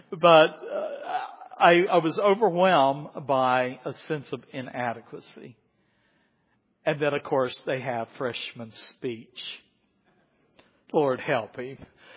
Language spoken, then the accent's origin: English; South Carolina, United States; accent: Southern; Now, I grew up in South Carolina. I had never been around Northerners at all.